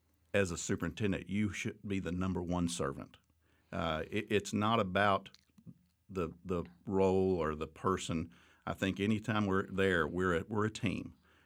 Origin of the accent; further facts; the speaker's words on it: Bonham, Texas, United States; I'm from Bonham, Texas, Northeast Texas, and came to Baylor